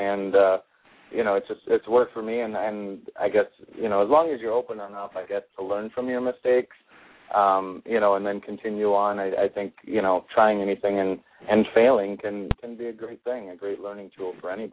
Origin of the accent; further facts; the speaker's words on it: Marshfield, Wisconsin, United States; I'm from Marshfield, Wisconsin, proudly from there, and that's my hometown. And, yeah, it's fun to be from the dairy state here in the United